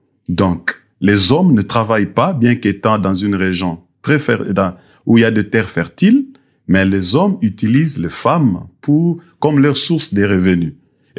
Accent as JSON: {"language": "French", "region": "Kinshasa", "country": "DR Congo", "said": "nous, on vient de Kinshasa, regarde ce que nous faisons comme travail"}